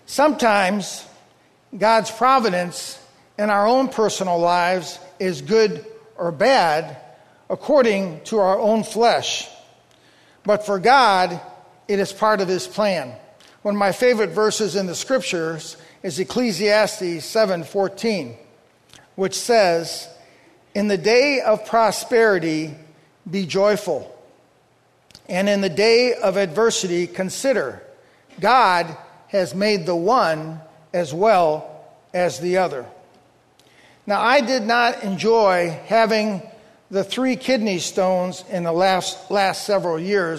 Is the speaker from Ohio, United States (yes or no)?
yes; Ohio, United States; Since I'm from Ohio and went to Cedarville, of course.